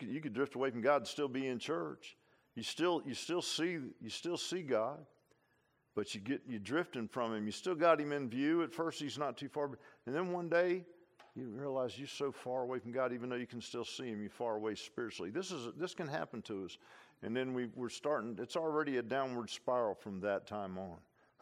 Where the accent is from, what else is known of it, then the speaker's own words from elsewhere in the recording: Virginia Beach, Virginia, United States; I grew up in Virginia Beach, over on the bay side, mostly near the bay, and we had a boat.